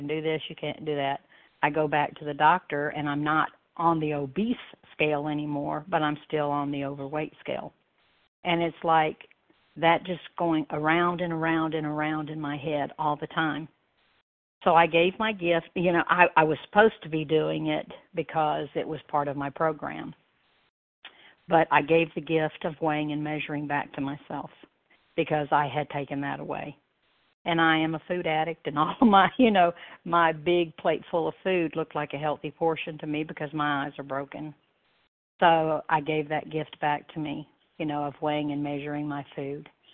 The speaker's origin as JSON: {"language": "English", "region": "Alabama", "country": "United States", "said": "I am from Alabama."}